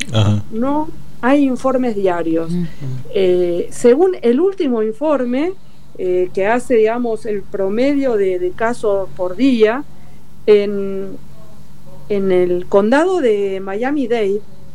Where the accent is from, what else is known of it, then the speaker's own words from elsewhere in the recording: Argentina; como argentina, que me cuido mucho